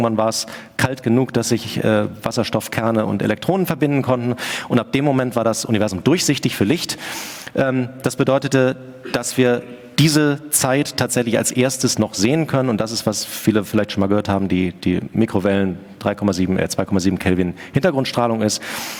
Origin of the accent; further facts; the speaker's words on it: Hamburg, Germany; ich bin aus Hamburg